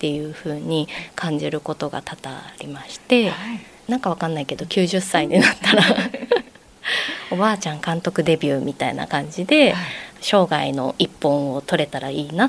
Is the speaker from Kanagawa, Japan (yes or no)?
yes; Fujisawa, Kanagawa, Japan; 藤沢育ちです。